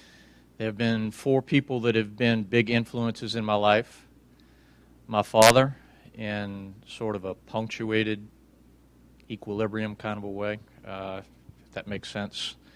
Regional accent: New Orleans, Louisiana, United States; I was born and raised in New Orleans.

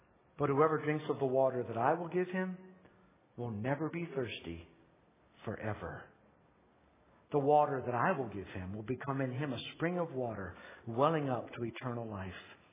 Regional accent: Northeast, United States; And growing up in the Northeast, few are more intense than Army, Navy.

